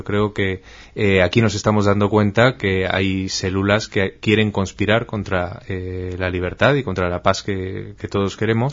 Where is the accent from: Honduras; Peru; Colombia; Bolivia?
Peru; moved away as an adult; also born or lived in United States; now in Spain; Salí del Perú con 19 años, estuve 7 en los Estados Unidos y ya casi 17 aquí en España.